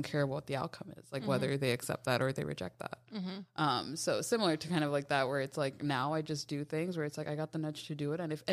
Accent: New York, United States; And, as a New Yorker, I was thinking, like, oh, my God.

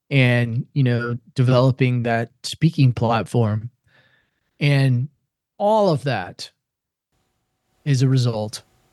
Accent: Iowa, United States; And I grew up in Central Iowa. And out of Des Moines, we had a TV and radio station, WHO.

